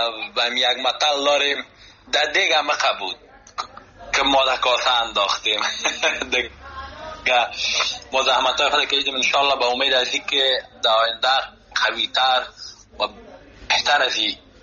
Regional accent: Afghanistan; چون خودم از افغانستان آمدم

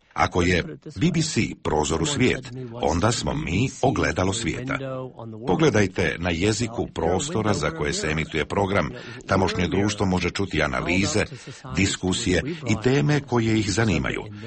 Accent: United States; Serbian is a second language; Well, first as an American, kao Amerikanac ja to ovako posmatram.

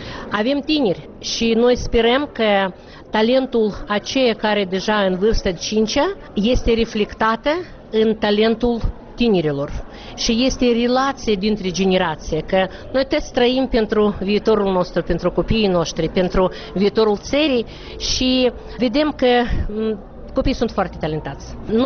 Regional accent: Chișinău, Moldova; eu sunt de la Chișinău în 5 generație

